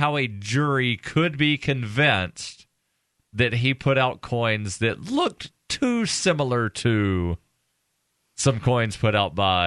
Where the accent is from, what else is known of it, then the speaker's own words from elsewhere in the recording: the South, United States; also born or lived in Pennsylvania; You know, I'm from the South originally, so when I heard festival, June, all right, take shorts and some t-shirts.